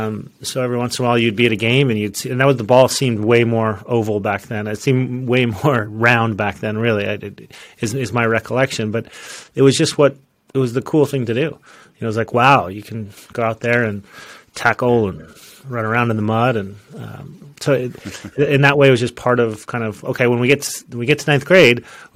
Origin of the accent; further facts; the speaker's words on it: Utah, United States; Soccer was a spring sport when we were growing up in Utah. Or rugby at our high school.